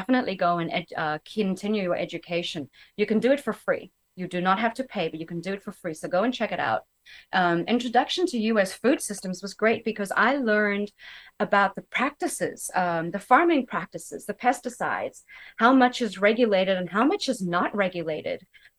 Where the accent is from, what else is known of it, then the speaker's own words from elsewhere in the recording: South Africa; moved away; also born or lived in Asia; Growing up in South Africa, you go to different places, you have different beans.